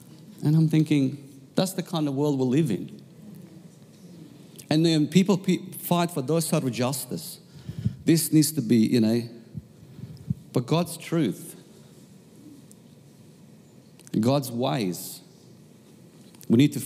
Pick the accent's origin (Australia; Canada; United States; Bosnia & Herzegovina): Bosnia & Herzegovina; Where I come from Bosnia, and there's wars all the time.